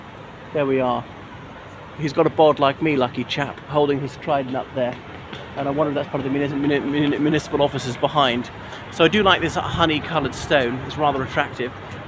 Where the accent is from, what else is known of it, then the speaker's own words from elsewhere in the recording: Cork, Munster, Ireland; So I'm not from Wessex, I'm from Cork, as you may know.